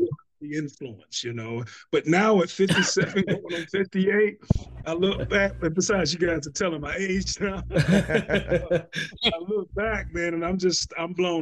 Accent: North Carolina, United States; ever since I was 9 years old, growing up in North Carolina

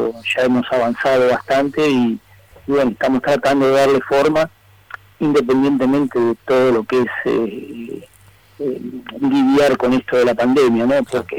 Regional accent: Argentina; yo soy potestad del fútbol argentino, nací y me crié acá, y nací y me crié en un potrero embragado, en mi pueblo natal.

